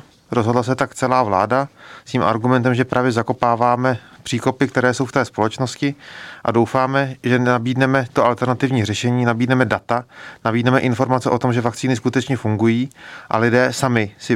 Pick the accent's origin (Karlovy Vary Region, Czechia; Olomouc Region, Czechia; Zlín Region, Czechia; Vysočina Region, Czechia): Karlovy Vary Region, Czechia; já sám jsem z Karlovarska